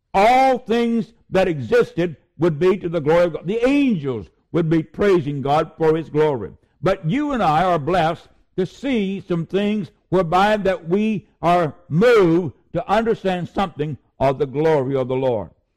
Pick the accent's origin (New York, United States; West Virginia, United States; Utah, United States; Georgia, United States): West Virginia, United States; Dilbarton; the county from which I'm from, born in, and in the very town that I grew up in Dilbarton, West Virginia.